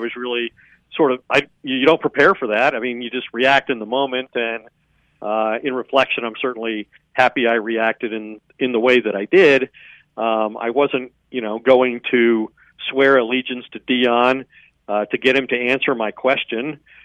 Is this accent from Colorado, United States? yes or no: yes; Longmont, Colorado, United States; because of my history in Colorado, growing up in Longmont, going to high school there, I applied to CU, got accepted to CU, chose to go to Northern Colorado